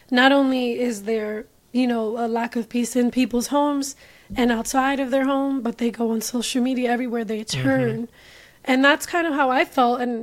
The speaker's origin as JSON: {"language": "English", "town": "Brooklyn", "region": "New York", "country": "United States", "tie": "born or raised there", "said": "I grew up in Brooklyn, New York, and in a predominantly Latin neighborhood."}